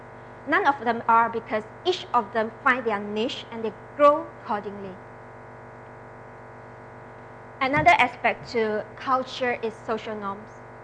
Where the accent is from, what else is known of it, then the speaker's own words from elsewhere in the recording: Malaysia; so like me, I'm Malaysian-born